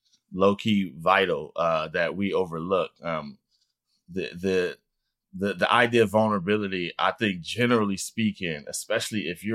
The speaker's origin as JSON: {"language": "English", "town": "Oakland", "region": "California", "country": "United States", "tie": "born or raised there", "said": "Not to mention, like, I was raised in East Oakland. So I knew what I knew wasn't good."}